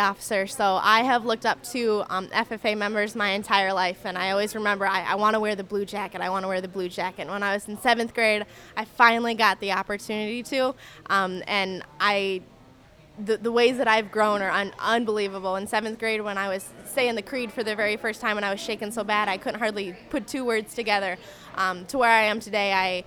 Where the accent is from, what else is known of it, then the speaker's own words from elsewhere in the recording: South Dakota, United States; I'm from South Dakota. I'm currently a junior at South Dakota State University.